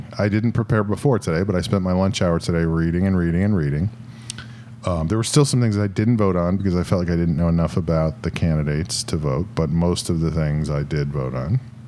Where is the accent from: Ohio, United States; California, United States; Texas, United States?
Texas, United States; I grew up in Texas.